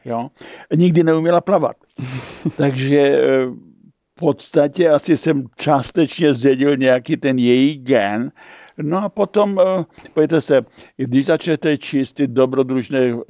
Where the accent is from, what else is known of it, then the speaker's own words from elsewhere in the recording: Bohumín, Moravian-Silesian Region, Czechia; Já pocházím z Bohumína, no a to je v podstatě nejnižší místo v republice a voda je tam všude. Za mého mládí ve městě přímo v tom centru byly rybníky.